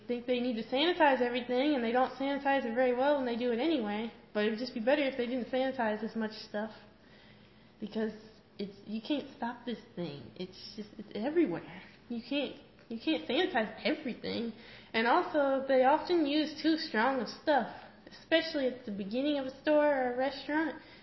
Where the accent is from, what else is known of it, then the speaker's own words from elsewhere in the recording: Texas, United States; I'm homeschooled, and I'm from Texas, and what else did you say?